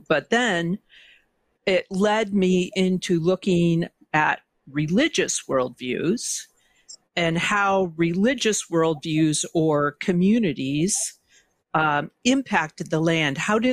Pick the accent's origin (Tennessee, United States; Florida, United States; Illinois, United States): Illinois, United States; And then growing up in Illinois, it was a strip mine area